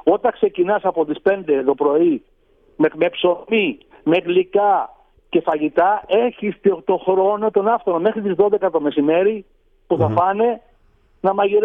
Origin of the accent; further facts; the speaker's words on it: Corfu, Ionian Islands, Greece; Τραγουδάω επειδή είμαι από την Κέρκυρα, επειδή έχω λεφτά, επειδή έχω παιδιά και επειδή έχω εγγόνια.